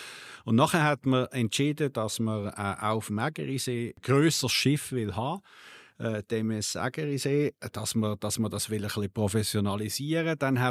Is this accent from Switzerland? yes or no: yes; Oberägeri, Zug, Switzerland; ich bin schon noch ziemlich viel zu Oberägeri, aber ich bin dort aufgewachsen und ich fühle mich, es ist meine Heimat. Ich bin sehr wohl in dem Tal